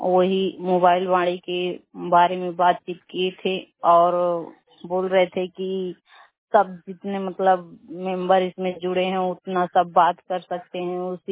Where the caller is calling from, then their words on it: Ayodhya, Uttar Pradesh, India; मैं बरगद अयोध्या से बोल रही हूँ।